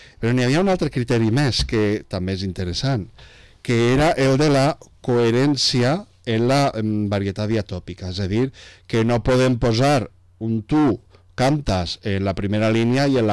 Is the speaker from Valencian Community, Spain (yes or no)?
yes; Valencian Community, Spain; com a valencians